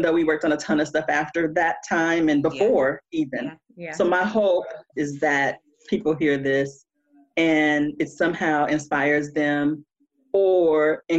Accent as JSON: {"language": "English", "town": "Compton", "region": "California", "country": "United States", "tie": "born or raised there", "said": "I grew up in Compton. I went to Grambling."}